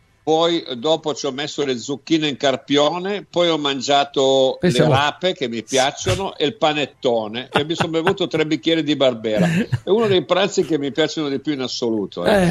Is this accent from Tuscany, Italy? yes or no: yes; Tuscany, Italy; da toscano